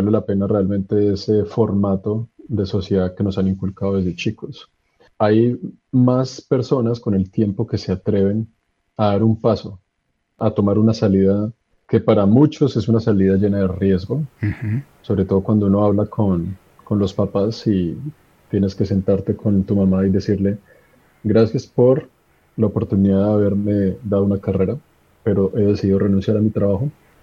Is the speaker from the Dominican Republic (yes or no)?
no; Bogotá, Colombia; mi mamá es colombiana, mi familia por parte de mamá todos son colombianos. Yo crecí en Colombia, entonces me siento más colombiano y pues más bogotano que un ajiaco.